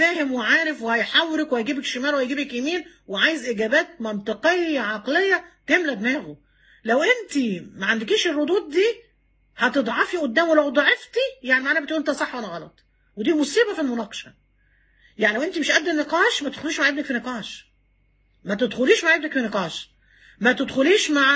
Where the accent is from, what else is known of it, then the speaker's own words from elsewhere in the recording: Egypt; كل مصر، احنا من مصر مثلا، بلدنا مصر، ما فيش حد في مصر مش صايم